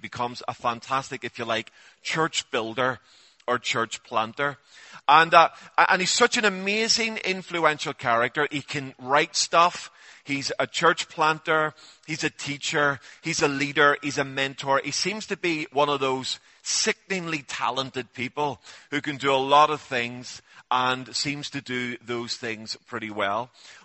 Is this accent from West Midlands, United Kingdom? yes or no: no; Belfast, Northern Ireland, United Kingdom; So actually I'm from Belfast and he was from Belfast.